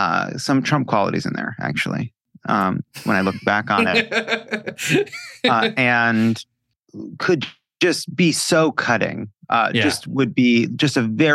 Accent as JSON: {"language": "English", "region": "New York", "country": "United States", "said": "And, you know, I come from Long Island Jews."}